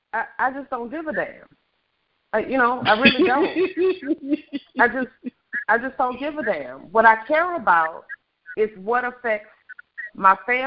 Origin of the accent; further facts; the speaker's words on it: United States; The culture of what we grew up in America.